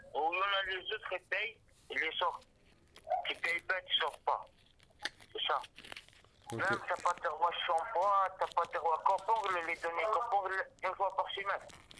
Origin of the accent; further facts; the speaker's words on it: Morocco; Moi, je suis marocain.